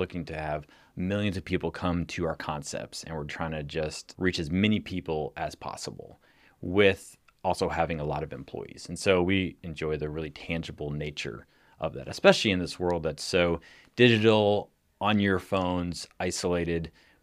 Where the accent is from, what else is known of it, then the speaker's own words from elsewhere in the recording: Lexington, Kentucky, United States; So I grew up in Lexington, Kentucky, went to Lexington Christian for high school, and actually work with two guys that I went to high school with still.